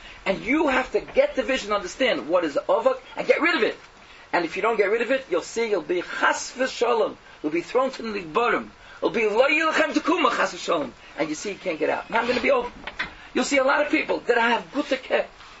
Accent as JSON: {"language": "English", "town": "New York City", "region": "New York", "country": "United States", "tie": "born or raised there", "said": "all the schmutz that we grew up with in New York"}